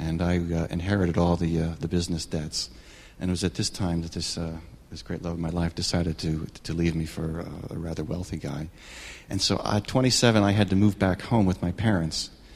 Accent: Connecticut, United States; moved away as an adult; also born or lived in Houston, Texas; I grew up in Connecticut, very nice upbringing.

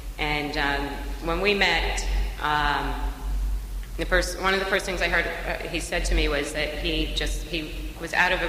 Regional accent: Cranford, New Jersey, United States; I grew up in Cranford, New Jersey.

